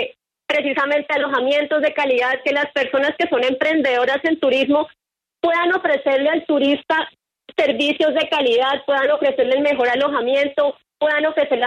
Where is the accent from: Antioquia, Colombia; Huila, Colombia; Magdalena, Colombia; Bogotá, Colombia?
Huila, Colombia; Garzón; born there; esa foto en esa cascada es en el municipio del cual soy oriunda. Yo soy nacida en Garzón, Huila.